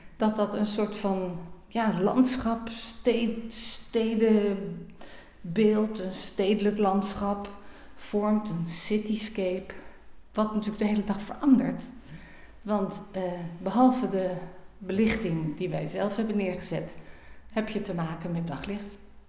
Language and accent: Dutch; Amsterdam, North Holland, Netherlands; Ik kom uit Amsterdam. Daar woon ik, daar werk ik.